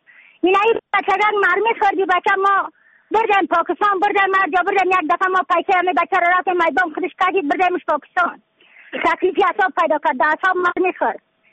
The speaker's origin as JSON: {"language": "Persian", "region": "Badakhshan", "country": "Afghanistan", "said": "از بدخشان هستم، مرکز بدخشان ولسوالی اکل پایان قیره وینگ."}